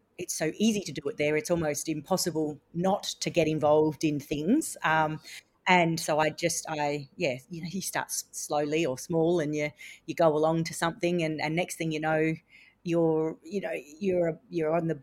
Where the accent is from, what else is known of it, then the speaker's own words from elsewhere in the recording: Maddington, Western Australia, Australia; But no, I grew up in Maddington, in the foothills. I was, for the first 12 years of my life, with my mum, we were in Holmes West housing.